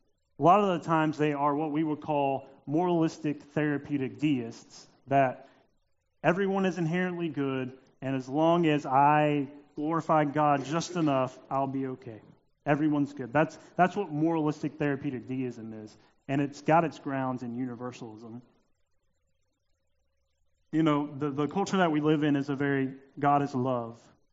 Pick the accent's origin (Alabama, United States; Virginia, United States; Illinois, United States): Alabama, United States; Opelika; now in Mobile, United States; We live in that culture in Mobile, Alabama, where being a Christian is the norm, just like I grew up in Opelika, Alabama.